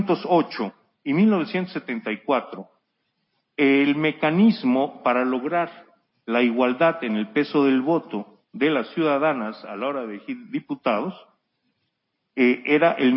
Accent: Yucatán, Mexico; San Luis Potosí es uno de ellos, Yucatán, de donde yo vengo, es otro.

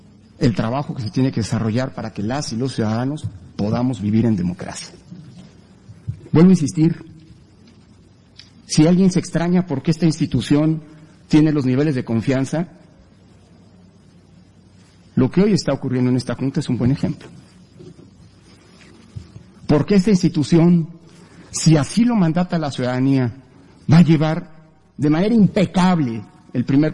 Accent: Mexico; Es como mexicano y como titular de este órgano un orgullo lo que estamos haciendo

